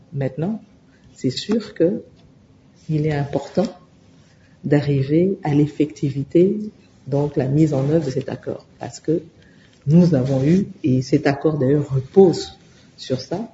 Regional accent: DR Congo; Mais ce n'était pas évident déjà pour nous en tant que Congolais, malgré ce que nous savions

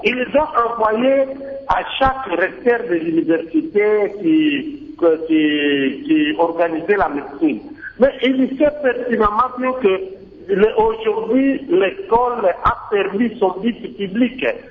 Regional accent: Kongo Central, DR Congo; Ici, par exemple, chez nous, au Congo central

